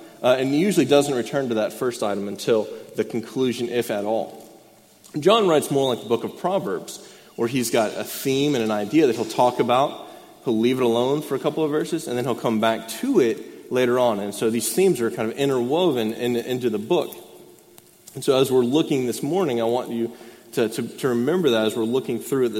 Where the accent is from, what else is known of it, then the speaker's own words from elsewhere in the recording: Georgia, United States; I'm actually from here. I grew up in Gwinnett County, just about 30 minutes from here. And so I'm an Atlanta boy.